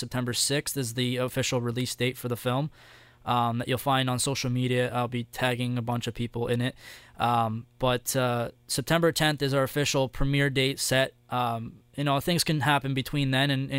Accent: Essex, Ontario, Canada; my hometown of Essex.

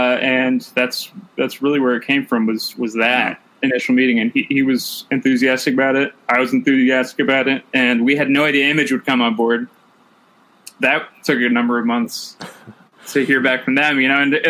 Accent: New Jersey, United States; I'm actually from New Jersey.

